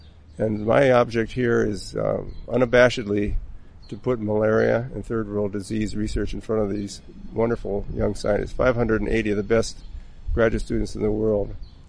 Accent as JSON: {"language": "English", "region": "Minnesota", "country": "United States", "said": "but I'm from Minnesota."}